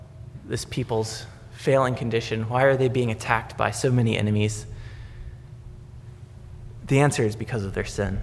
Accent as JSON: {"language": "English", "region": "Virginia", "country": "United States", "tie": "born or raised there", "said": "I grew up in Virginia, and if you go out into the woods very far, you'll oftentimes find shacks in the middle of the woods."}